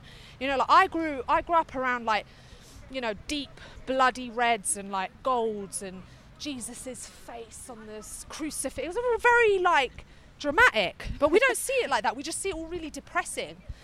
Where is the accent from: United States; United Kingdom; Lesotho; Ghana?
United Kingdom; London; what makes Britain so amazing, especially like growing up in London?